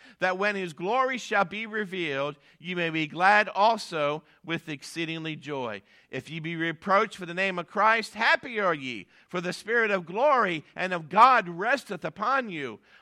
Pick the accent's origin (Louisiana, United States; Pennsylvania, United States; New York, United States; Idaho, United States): Pennsylvania, United States; I love Penn State because I'm from Pennsylvania